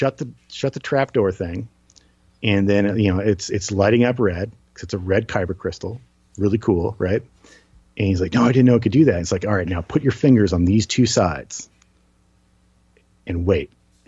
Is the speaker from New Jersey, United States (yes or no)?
yes; New Jersey, United States; I'm from New Jersey, and I assume that everybody's going to like give me the third degree